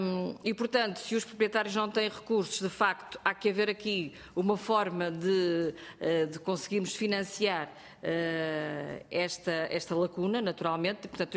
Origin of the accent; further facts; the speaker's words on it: North, Portugal; Eu conheço alguns casos a norte do país, de onde eu venho